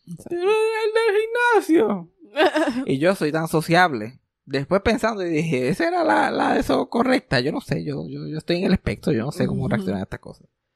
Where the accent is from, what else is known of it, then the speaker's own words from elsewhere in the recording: Puerto Rico; accent: jíbaro; Después se burló de mi acento jíbaro